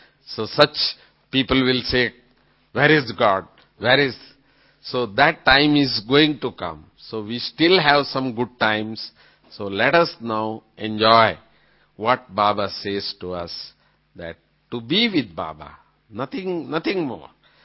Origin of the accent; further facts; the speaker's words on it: Bangalore, Karnataka, India; English is a second language; I am from South India, that is from Bangalore. So Hindi was not our language or anything.